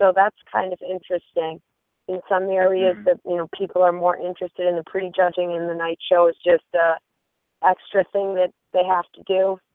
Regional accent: Boston, Massachusetts, United States; I'm from the Boston area. I traveled to North Carolina to compete to try to get my pro card.

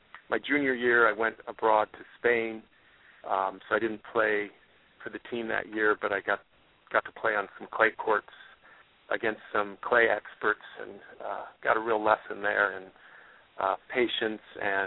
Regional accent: Iowa, United States; now in Arlington, United States; I'm originally from Iowa, grew up in a small town in northwest Iowa, and we have two daughters.

